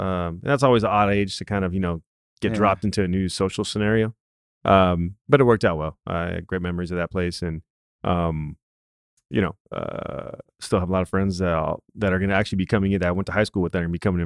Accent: California, United States; now in Dallas, United States; I'm from California, like you and I were just talking about, and now I'm here in Dallas.

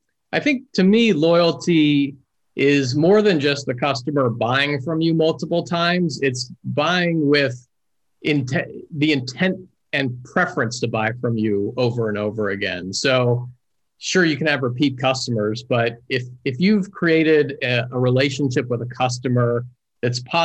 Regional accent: Florida, United States; So I'm also from South Florida and lived in the Palm Beach area and went to the Breakers Hotel.

